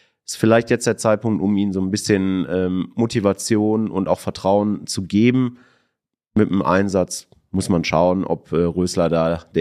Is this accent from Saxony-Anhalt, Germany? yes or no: no; Bochum, North Rhine-Westphalia, Germany; Als Bochumer kann man das sagen